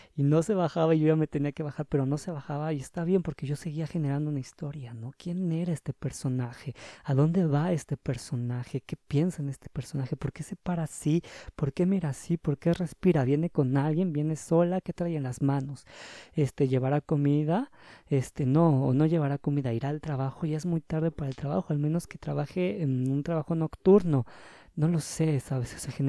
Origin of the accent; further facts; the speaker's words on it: Mexico City, Mexico; Perdón, soy chilango.